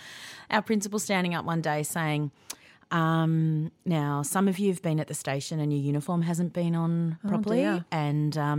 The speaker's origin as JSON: {"language": "English", "region": "Victoria", "country": "Australia", "tie": "born or raised there", "said": "Because I grew up in the Yarra Valley."}